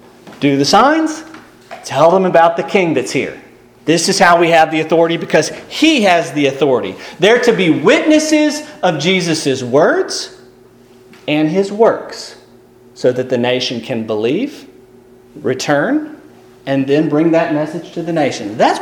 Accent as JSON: {"language": "English", "region": "Mississippi", "country": "United States", "said": "Well, you know, I come from Mississippi, which is the hospitality state."}